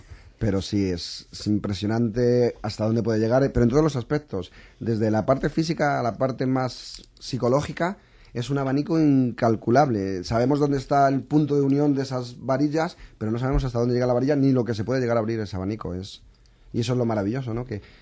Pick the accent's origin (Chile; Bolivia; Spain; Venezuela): Spain; no solo somos magos, además somos españoles